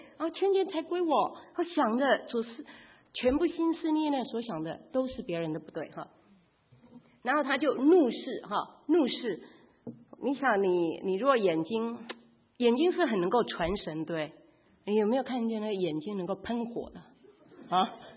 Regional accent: Taiwan; 我们台湾人就打下去了哈

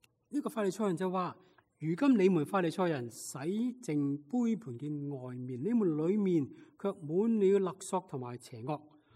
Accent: Hong Kong; now in United States; 有时想想我们中国人，特别香港人，可能都有些古古怪怪的习俗。

